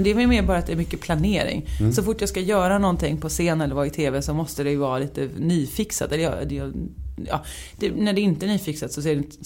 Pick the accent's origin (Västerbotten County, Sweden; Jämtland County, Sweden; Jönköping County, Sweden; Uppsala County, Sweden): Jönköping County, Sweden; Värnamo; Nej, jag är född i, på Värnamo BB. Så det är i Småland, men det är på gränsen till Halland. Så det är Smålands landskap, Hallands län.